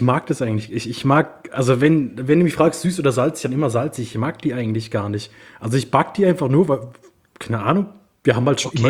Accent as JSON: {"language": "German", "town": "Karlsruhe", "region": "Baden-Württemberg", "country": "Germany", "said": "Bei uns in Karlsruhe sagt man Prosciutto."}